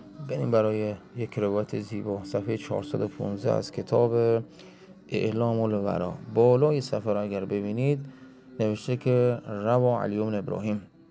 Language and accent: Persian; Iran; برای ما که ایرانی هستیم و ایرانی و عربی خیلی نزدیک به من